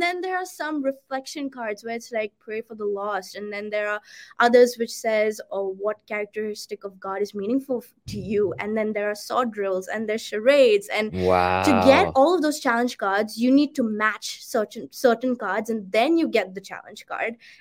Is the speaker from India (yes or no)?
yes; India; I'm from India.